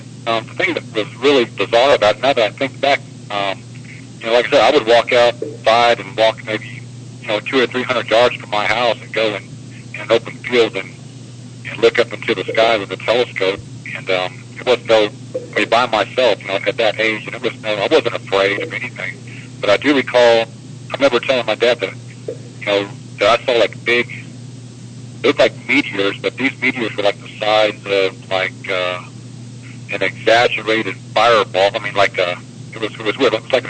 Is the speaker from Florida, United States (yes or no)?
yes; Florida, United States; When I was a young man, early 60s, I grew up in Florida.